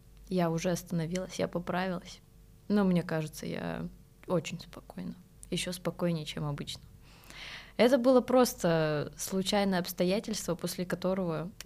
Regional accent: Ulkan, Irkutsk Oblast, Russia; Я из Иркутской области, Казачинск-Калинский район, поселок Улькан.

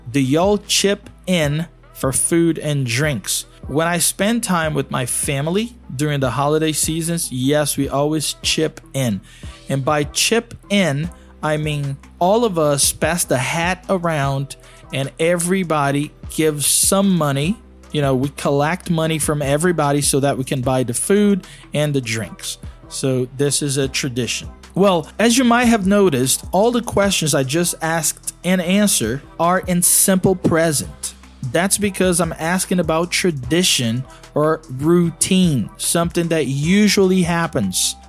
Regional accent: Belo Horizonte, Minas Gerais, Brazil; English is a second language; So I'm from Belo Horizonte, Minas Gerais, but my relatives are from Rio de Janeiro.

